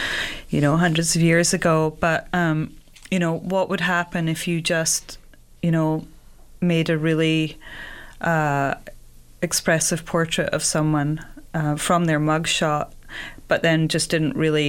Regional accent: Glasgow, Scotland, United Kingdom; From Glasgow, yeah.

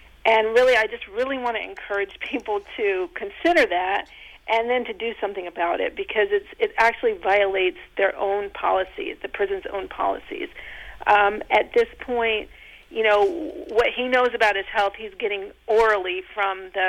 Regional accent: Pennsylvania, United States; And I'm from Pennsylvania, and I've never seen towns like this.

